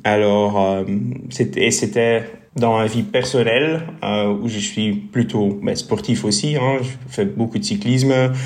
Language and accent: French; Bruges, Flanders, Belgium; French is a second language; parce que je suis flamand, alors mon français ne sera pas... parfait du tout.